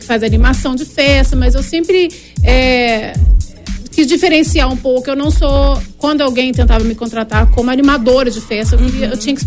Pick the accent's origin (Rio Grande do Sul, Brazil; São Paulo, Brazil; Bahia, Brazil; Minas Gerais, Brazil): Minas Gerais, Brazil; accent: mineiro; Tô tentando segurar meu sotaque de mineiro lá no Rio, mas é difícil, né?